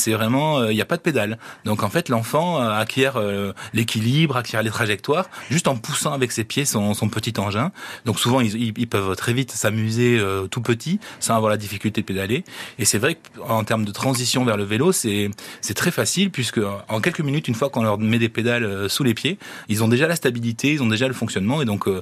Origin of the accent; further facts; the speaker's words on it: Jurançon, Nouvelle-Aquitaine, France; also born or lived in Landes; quand j'étais petit, notamment à Jurançon, puisque je suis de Jurançon, ou dans les Landes